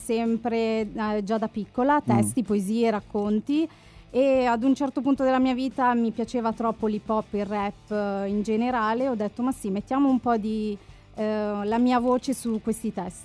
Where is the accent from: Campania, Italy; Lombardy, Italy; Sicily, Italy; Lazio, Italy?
Lombardy, Italy; Trezzano sul Naviglio; Di provincia di Milano, Trezzano sul Naviglio.